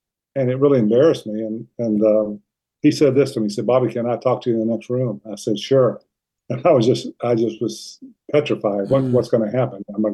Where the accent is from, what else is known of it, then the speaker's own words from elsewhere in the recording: Charlotte, North Carolina, United States; also born or lived in Akron, Ohio / Bryan, Texas / New Orleans / Goldsboro, North Carolina; Well, you know, I grew up in Charlotte. I was born in Akron, Ohio, and my dad worked for Goodyear Tire.